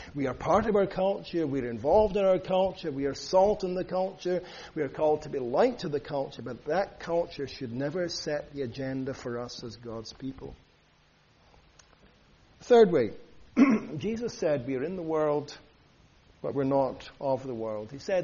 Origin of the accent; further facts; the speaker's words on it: Scotland, United Kingdom; and as a Scot, I was very interested in the referendum